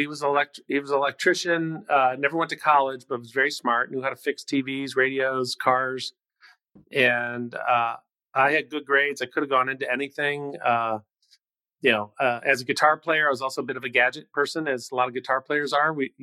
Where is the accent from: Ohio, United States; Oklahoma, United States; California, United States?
Ohio, United States; Cleveland; I came from a very large family